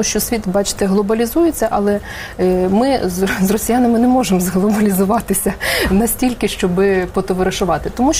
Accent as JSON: {"language": "Ukrainian", "region": "Kyiv", "country": "Ukraine", "said": "ми, кияни, начебто, ті люди, які більше можливостей мають їздити кудись"}